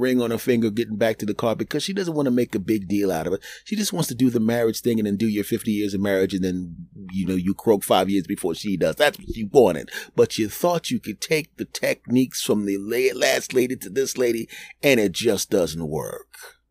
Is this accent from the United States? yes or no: yes; United States; Now the country has, in my home country, 330, 340 million people.